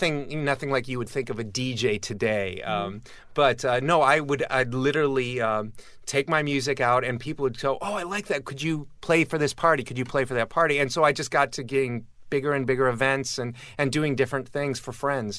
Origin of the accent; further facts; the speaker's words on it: Detroit, Michigan, United States; also born or lived in Rochester; Growing up in Detroit, yes.